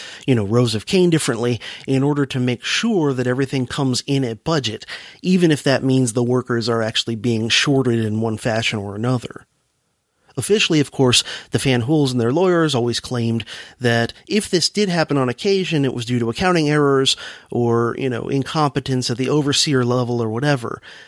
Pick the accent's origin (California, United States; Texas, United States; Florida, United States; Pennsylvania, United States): Florida, United States; And as a youngster growing up in South Florida, I can remember hearing about this in Belglade and other sugar towns